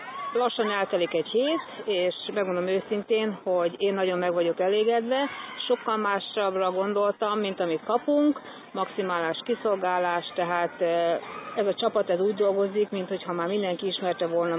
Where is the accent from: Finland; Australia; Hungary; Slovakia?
Australia; Dandenong, Victoria; Én Dandenongból jöttem, Melbourne pontosabban